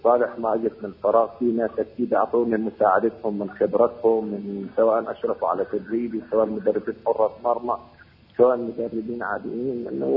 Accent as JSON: {"language": "Arabic", "country": "Palestine", "said": "وطبعا فخور كوني فلسطيني، فخور كوني مثل في المنتخب الفلسطيني"}